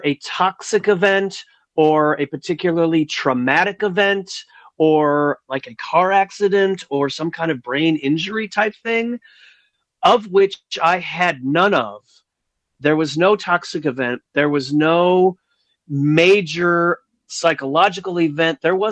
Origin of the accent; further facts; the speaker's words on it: Colorado, United States; born there; also born or lived in Dakota County, Minnesota; I was born in Arapahoe County, Colorado. I moved to Dakota County, Minnesota.